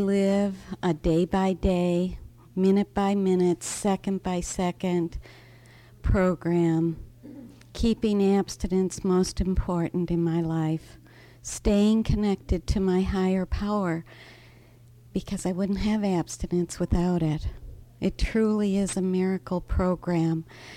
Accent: Buhl, Idaho, United States; I'm from Buell, Idaho.

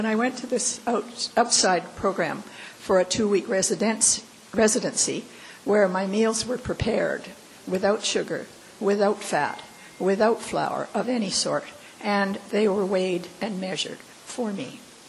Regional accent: Vancouver, British Columbia, Canada; I'm a recovered compulsive overeater and food addict, and I'm from Vancouver, Canada, not Vancouver, Washington. So you'll hear my Canuckisms from time to time

